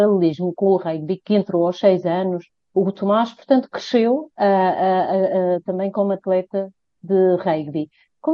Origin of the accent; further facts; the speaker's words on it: Funchal, Madeira, Portugal; aqui no Funchal, de onde eu sou